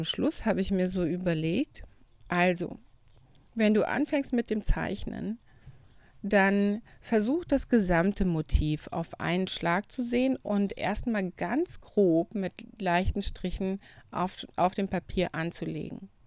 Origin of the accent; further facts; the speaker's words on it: East Germany, Germany; Ich bin ja im Osten aufgewachsen